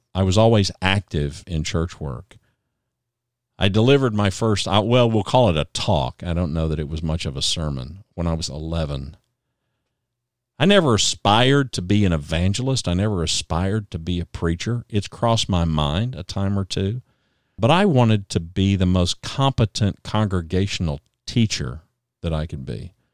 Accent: Ada, Oklahoma, United States; born there; I was born in Ada, Oklahoma. So for me, going back to the state of Oklahoma was a bit like going home.

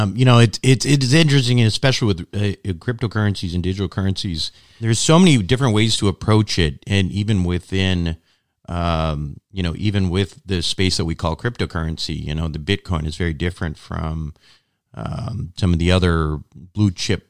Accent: Santa Barbara, California, United States; Charlie Munger, for example, who's in my hometown here, Santa Barbara in Montecito.

